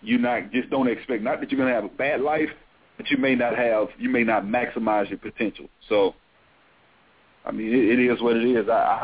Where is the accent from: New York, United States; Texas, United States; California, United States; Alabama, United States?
Alabama, United States; Montgomery; now in Atlanta, United States; No, I'm in Atlanta. But I'm from